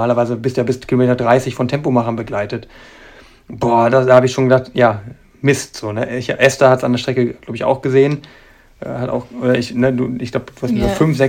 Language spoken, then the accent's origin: German; Germany; Das ist nur für mich als Deutscher, der die Kadernorm braucht, eine Marke, die wichtig ist.